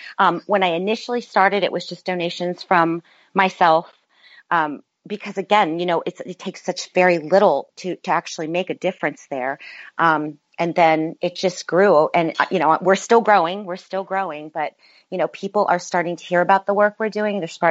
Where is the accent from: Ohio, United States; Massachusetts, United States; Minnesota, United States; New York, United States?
Ohio, United States; Wooster; moved away as an adult; now in Los Angeles, United States; I'm a woman from Worcester, Ohio. You know, I I live in Los Angeles now, and I have for over 30 years.